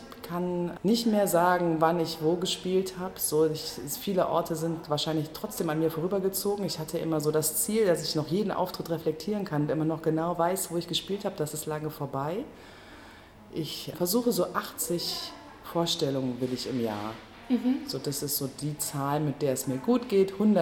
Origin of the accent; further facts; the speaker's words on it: Eifel, Germany; Ich bin aus der Eifel, was mich bestimmt auch sehr geprägt hat. Habe eine Weile Abstand zu der Eifel gesucht und jetzt habe ich auch wieder eine sehr große Nähe.